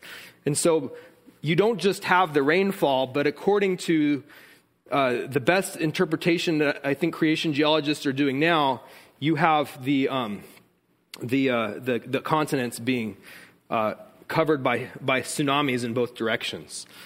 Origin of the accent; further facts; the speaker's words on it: California, United States; I'm from California where we have earthquakes, big earthquakes.